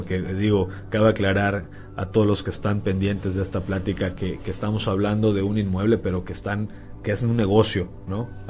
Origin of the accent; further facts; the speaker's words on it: Yucatán, Mexico; Bueno, pues yo soy yucateco